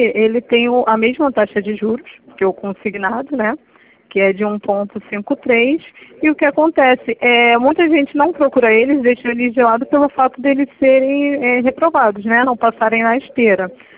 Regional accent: Nova Iguaçu, Rio de Janeiro, Brazil; sou de Nova Iguaçu 1.

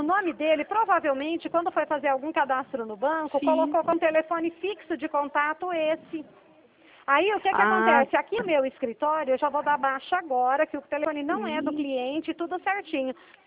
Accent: Dracena, São Paulo, Brazil

